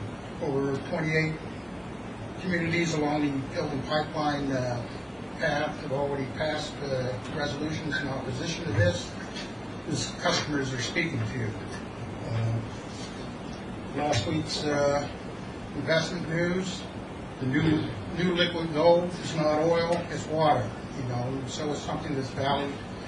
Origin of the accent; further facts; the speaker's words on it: Hamburg, New Jersey, United States; I'm from Hamburg, New Jersey.